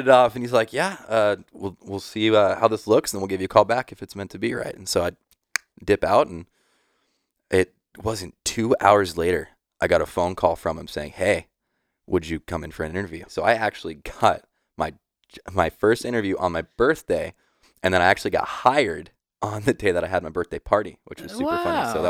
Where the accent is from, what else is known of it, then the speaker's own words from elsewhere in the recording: Hillsboro, Oregon, United States; So no, I'm actually from Hillsboro. So right outside of Portland.